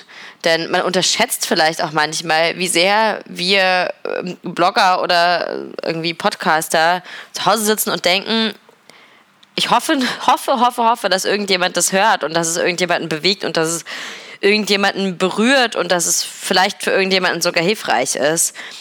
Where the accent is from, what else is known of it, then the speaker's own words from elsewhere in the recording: Berlin, Germany; Ich selber bin Berlinerin und bin auf jeden Fall ein Kind des Nachtlebens immer gewesen.